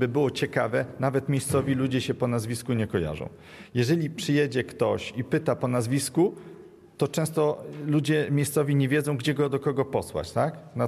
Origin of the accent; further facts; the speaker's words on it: Wola Węgierska, Subcarpathian Voivodeship, Poland; Pochodzę z tej miejscowości. Jako małe dziecko, w sumie, szczerze mówiąc, to posługiwałem się tą gwarą.